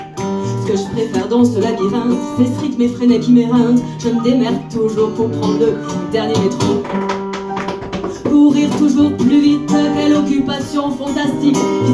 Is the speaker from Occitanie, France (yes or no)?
yes; Toulouse, Occitanie, France; Je suis une Toulousaine et je me dis que j'ai de la veine d'avoir un métro qui m'amène à mon boulot.